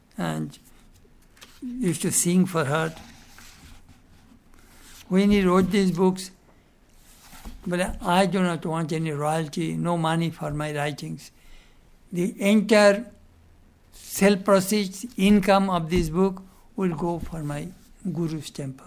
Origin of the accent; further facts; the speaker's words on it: Khulna Division, Bangladesh; English is a second language; His district and my district is side by side. He's from Puritpur district, I'm from Khulna district. Side by side.